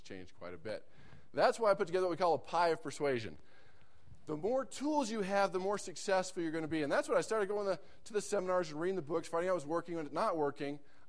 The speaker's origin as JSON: {"language": "English", "region": "California", "country": "United States", "tie": "born or raised there", "said": "I grew up in California."}